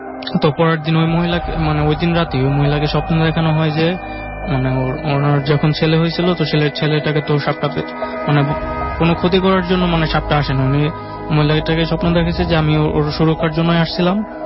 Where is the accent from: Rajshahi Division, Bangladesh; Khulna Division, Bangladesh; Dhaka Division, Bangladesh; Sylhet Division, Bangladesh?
Dhaka Division, Bangladesh; Dakshinkhan; আমি দক্ষিণখান থেকে আসছি।